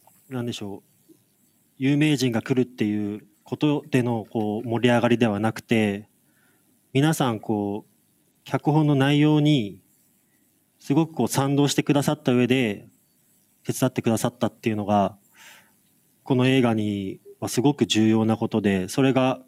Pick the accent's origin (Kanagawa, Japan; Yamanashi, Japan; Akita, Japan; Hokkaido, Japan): Akita, Japan; ある秋田県は僕が生まれ育った、まあ、県なんですけれども